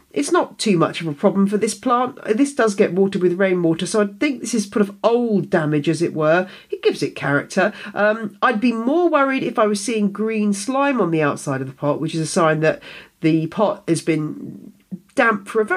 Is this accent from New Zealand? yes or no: no; United Kingdom; It's a hard life being a Brit, you know.